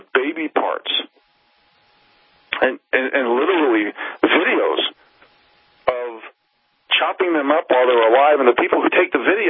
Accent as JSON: {"language": "English", "town": "New York City", "region": "New York", "country": "United States", "tie": "born or raised there", "lives_now": "Montana, United States", "said": "I mean, here in Montana, when I dreamed growing up in New York City, I dreamed about coming here and being a mountain man"}